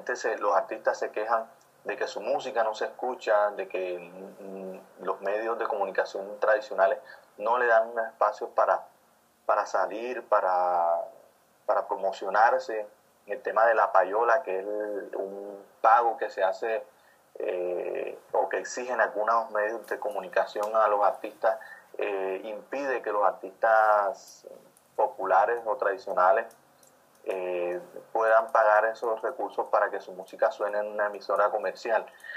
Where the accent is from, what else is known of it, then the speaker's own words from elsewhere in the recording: Cartagena, Bolívar, Colombia; yo soy estudiante de antropología, soy un cartagenero, pues no soy nacido en Cartagena, pero toda mi vida la he vivido acá en Cartagena, no conozco otra cosa sino el mar y la arena de Cartagena.